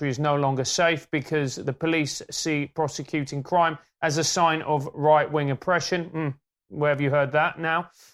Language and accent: English; Venezuela; When I grew up in Venezuela, it was a capitalist country, not without its problems, highly corrupt.